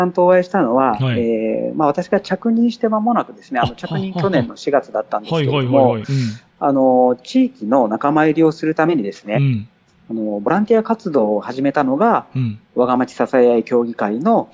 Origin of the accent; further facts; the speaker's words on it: Shiga, Japan; moved away as an adult; now in Tokyo, Japan; 私は滋賀県出身で、